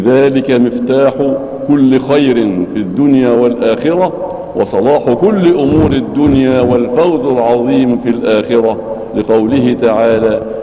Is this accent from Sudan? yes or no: no; Egypt; الحمد لله الذي جعل بلدنا مصر بلد أمن وأمان